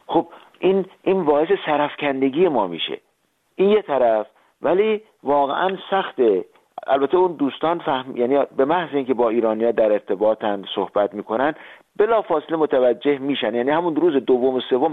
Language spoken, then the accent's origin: Persian; Iran; now in Austria; من به عنوان یک ایرانی اتریشی